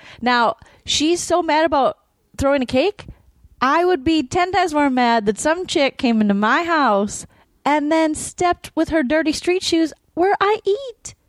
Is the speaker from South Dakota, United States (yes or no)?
no; Minnesota, United States; accent: Minnesota; Yeah, my Minnesota accent.